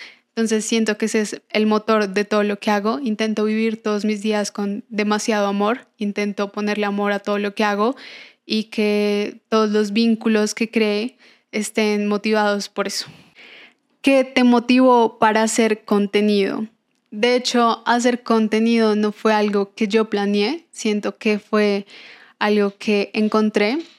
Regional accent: Bogotá, Colombia; accent: rolo; Yo soy colombiana, soy de Bogotá, nos dicen rolos, de ahí es mi acento. Muchos a veces creen que soy mexicana, no soy mexicana, soy 100% colombiana.

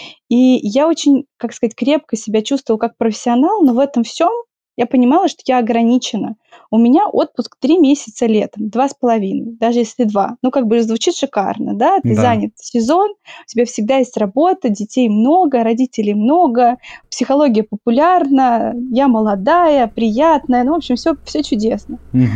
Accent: Moscow, Russia; потому что я из Москвы, а у нас зима – это не белый прекрасный снежочек, это просто нечто удручающее, грязное, с дождем, с грязным снегом, с реагентами.

